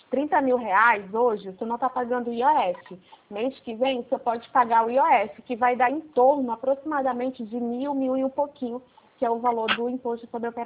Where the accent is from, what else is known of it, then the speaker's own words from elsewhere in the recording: Rio de Janeiro, Brazil; Sou do Rio.